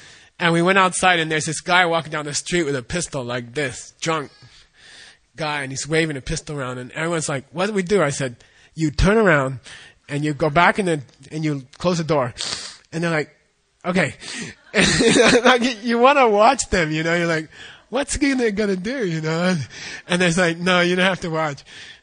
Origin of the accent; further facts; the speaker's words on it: Arizona, United States; My father taught me. We grew up in Arizona.